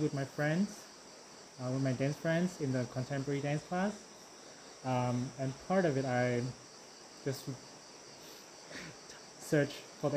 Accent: Hanoi, Vietnam; English is a second language; also born or lived in United States; I'm originally from Hanoi, but before that, 10 years ago, I studied abroad in the States for a while.

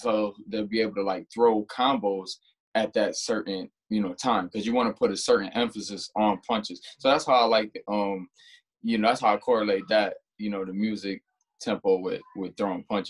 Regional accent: Rochester, New York, United States; I'm from Rochester, born and raised, grew up on the, west side of the city around, you know, like Jefferson Avenue, Genesee Street, around those areas.

